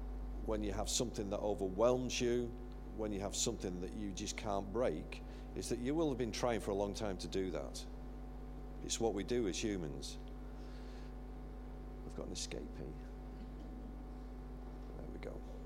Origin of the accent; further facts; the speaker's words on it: United Kingdom; You know, we're British.